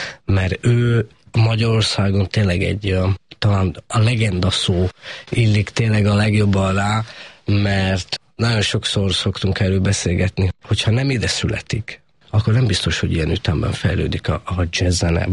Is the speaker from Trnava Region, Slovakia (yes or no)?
no; Rožňava, Košice Region, Slovakia; én zenés családba születtem eleve, Szlovákiába, ugye onnan származom, Felvidékről, Rozsnyóról